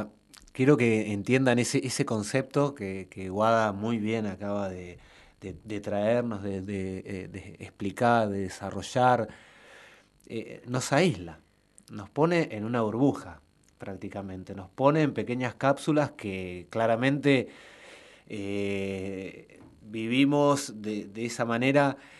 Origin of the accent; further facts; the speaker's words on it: Lanús, Buenos Aires Province, Argentina; A ver, yo soy acá de Lanús, del conurbano